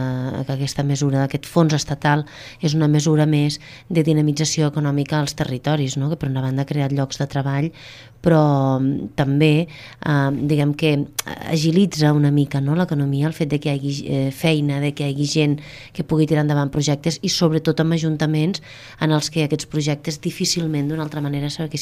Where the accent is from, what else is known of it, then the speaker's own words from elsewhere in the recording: Catalonia, Spain; la comarca del Priorat ha sigut una comarca que sempre la gent que som del Priorat hem reivindicat